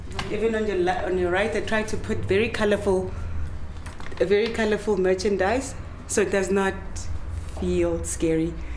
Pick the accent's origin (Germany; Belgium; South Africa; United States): South Africa; Soweto, Gauteng; I am originally from Soweto, so I grew up here in Soweto